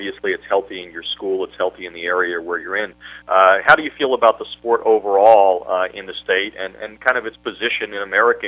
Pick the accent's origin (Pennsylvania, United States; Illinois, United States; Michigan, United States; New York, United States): Pennsylvania, United States; Emmaus; I didn't mention this to you yesterday, but my hometown is Emmaus, Pennsylvania